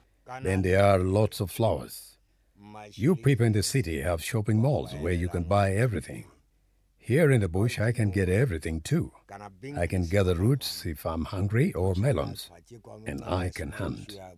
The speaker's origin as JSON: {"language": "English", "country": "Botswana", "tie": "born or raised there", "said": "I am over 60 years old. I was born here in the Kalahari, just like my grandfather, my father, and my brothers. We live on beautiful land with flat open spaces."}